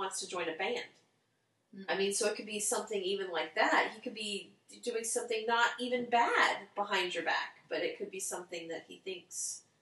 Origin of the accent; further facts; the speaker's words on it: Fort Myers, Florida, United States; See, I grew up in Fort Myers, so we tipped cows.